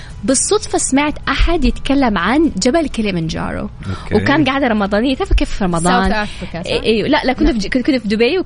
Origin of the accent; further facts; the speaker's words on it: Jeddah, Makkah Province, Saudi Arabia; انا من هنا من جده، من حي الروضه.